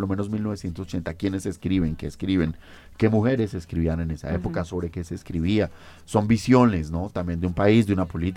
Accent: Colombia; creo que tenemos un deber como colombianos de informarnos sobre nuestra historia

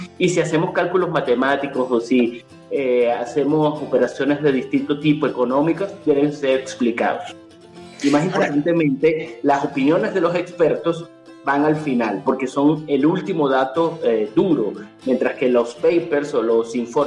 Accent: Venezuela; para mí como venezolano, porque parece que da un círculo

